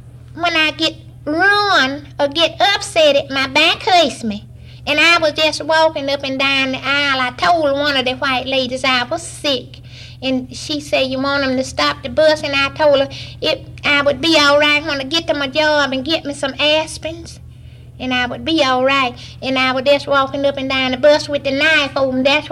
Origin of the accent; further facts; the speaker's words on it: Loman, Alabama, United States; born there; I was born in Loman, Alabama.